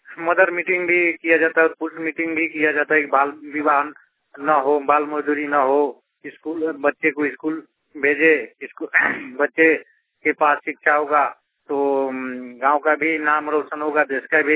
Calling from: Motihari, Bihar, India; घर परशुरामपुर, पोस्ट मुरारपुर, थाना तुरगुलिया, जिला पूर्वी चंपारण मोतिहारी, मैं आइडिया कलम मोतिहारी से बोल रहा हूँ।

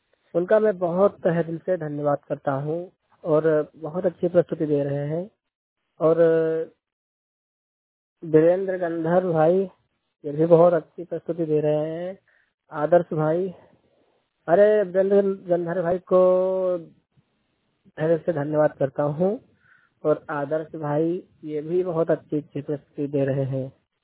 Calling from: Barabanki, Uttar Pradesh, India; मैं जिला बाराबंकी राज्य उत्तर प्रदेश से बात कर रहा हूँ

